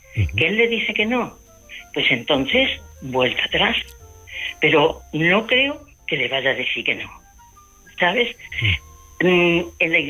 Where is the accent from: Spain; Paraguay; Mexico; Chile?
Spain; Extremadura; now in Catalonia, Spain; Que viviera aquella Extremadura, que viviera en aquella Extremadura tan bonita y tan maja, que es mi tierra.